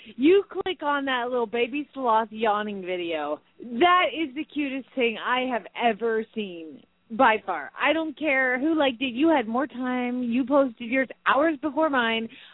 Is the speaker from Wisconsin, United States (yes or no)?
no; Phoenix, Arizona, United States; from Phoenix, Arizona.